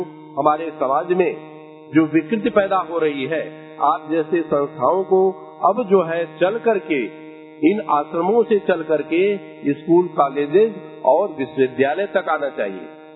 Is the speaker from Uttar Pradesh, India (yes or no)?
yes; Uttar Pradesh, India; मैं यूपी से हूँ